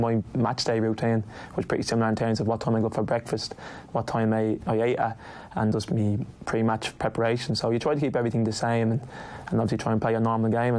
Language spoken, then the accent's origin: English; Crumlin, Leinster, Ireland; my father's from Cape Verde Islands, as I think a lot of people have got to know the last few weeks, and my mum is Irish. We grew up in Crumlin. I live in Crumlin all my life.